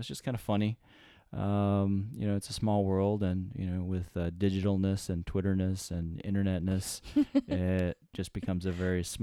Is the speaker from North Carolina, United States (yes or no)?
yes; North Carolina, United States; So I grew up in North Carolina. That was the other funny part that I was calling out. So I grew up in North Carolina